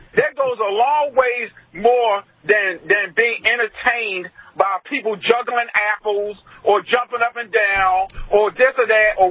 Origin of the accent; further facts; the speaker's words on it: Queens, New York, United States; also born or lived in Baltimore; that's because I grew up in Queens, and I said, grew up half here in Baltimore.